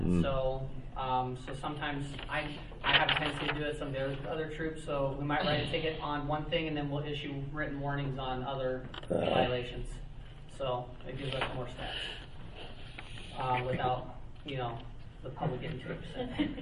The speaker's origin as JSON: {"language": "English", "town": "Beatty", "region": "Nevada", "country": "United States", "said": "I worked up in Beatty for 6 years. I'm from Beatty, so I played Indian Springs a lot when I was in high school."}